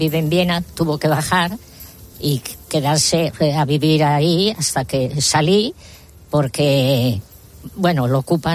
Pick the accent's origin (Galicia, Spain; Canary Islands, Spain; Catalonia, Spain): Catalonia, Spain; Barcelona; born there; Soy nacida en el Raval, ¿eh? Y voy a cumplir 80